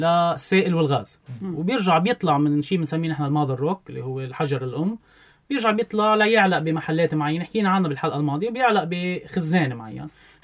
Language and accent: Arabic; Hasbaya, Nabatieh Governorate, Lebanon; ايه هذا من ضيعتي من حصبيه يعني من الضيعه نحن